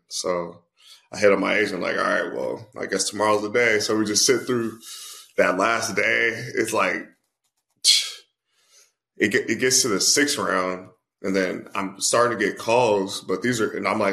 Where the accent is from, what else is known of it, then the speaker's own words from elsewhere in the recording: San Diego, California, United States; So I'm from here. I'm from San Diego. Went to high school here, everything.